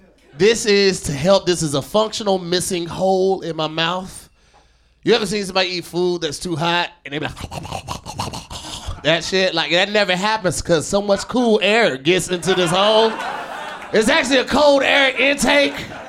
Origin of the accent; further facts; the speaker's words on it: East St. Louis, Illinois, United States; I was raised in East St. Louis, which is like Compton and Watts together, but the size of Toluca Lake.